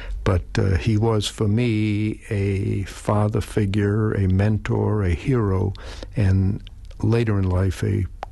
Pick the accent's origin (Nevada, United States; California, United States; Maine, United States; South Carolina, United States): Maine, United States; Waterville; When I was a kid growing up in Waterville, Maine, I lived in a slum right on the banks of the Kennebec River.